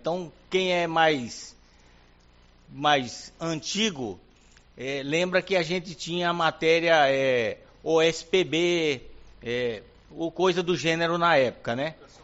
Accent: Natal, Rio Grande do Norte, Brazil; moved away as an adult; now in Uruguaiana, Brazil; não sou de Uruguaiana, sou natural de Natal, do Rio Grande do Norte.

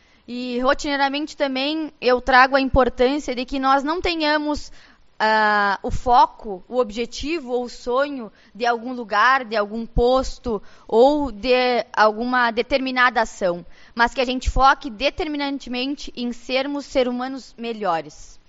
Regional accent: Santana do Livramento, Rio Grande do Sul, Brazil; also born or lived in Uruguaiana; Sou da fronteira, né? Vim de Livramento, morei em Uruguaiana, então, assim da minha chegada, perguntavam se o meu sotaque já era...

